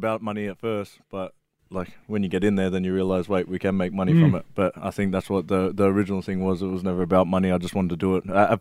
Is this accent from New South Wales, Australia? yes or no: yes; Cranbrook, New South Wales, Australia; also born or lived in Kingswood; We were in Cranbrook and Kingswood.